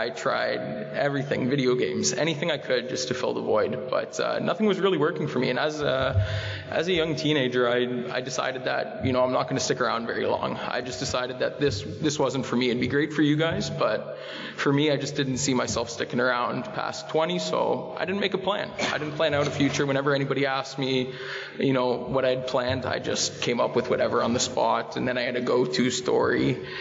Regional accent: Etobicoke, Ontario, Canada; born there; I was born in Etobicoke as well, middle-class family, three siblings, you know, nothing too crazy.

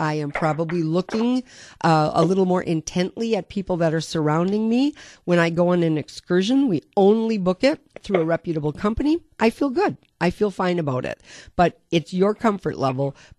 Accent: Wisconsin, United States; There are some people like me who said, ah, this is nothing. We're from Wisconsin.

